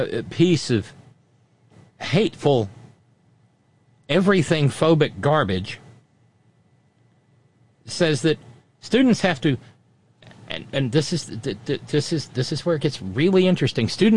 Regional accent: Alabama, United States; And I don't know how it is in Ohio, but I grew up in Alabama.

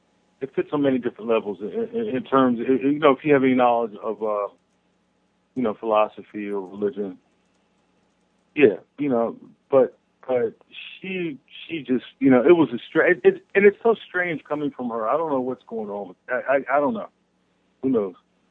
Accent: Philadelphia, Pennsylvania, United States; because I was born and raised in Philly, but I went to a boarding Friends school up in New York State, upstate New York.

